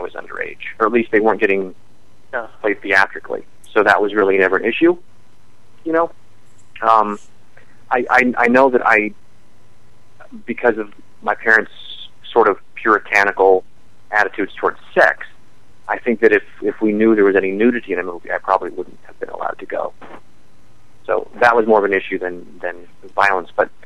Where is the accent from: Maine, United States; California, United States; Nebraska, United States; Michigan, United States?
Nebraska, United States; I grew up in Nebraska, so and I think I'm also older than Rob and Todd for sure.